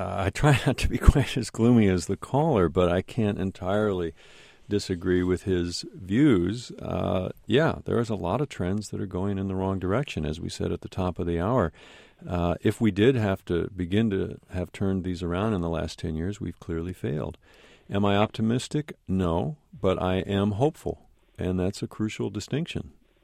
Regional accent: California, United States; I'm from California.

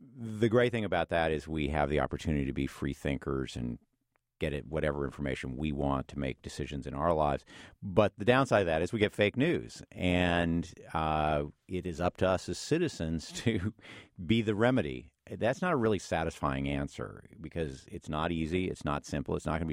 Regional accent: Monticello, United States; And he's from New Orleans. I'm from Monticello.

